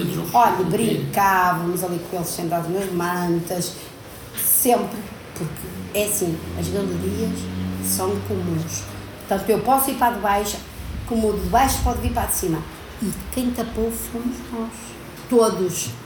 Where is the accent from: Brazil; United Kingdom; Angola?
Angola; now in Portugal; Então nós viemos de Angola em 75, pronto, começámos a trabalhar, morei 9 anos em Nogueira